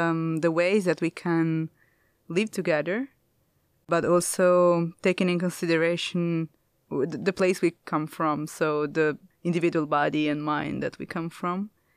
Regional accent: Italy; I come from Italy.

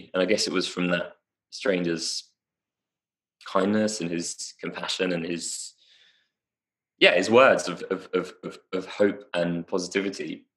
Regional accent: London, United Kingdom; I grew up in London, I live in London, and it can be a really challenging place

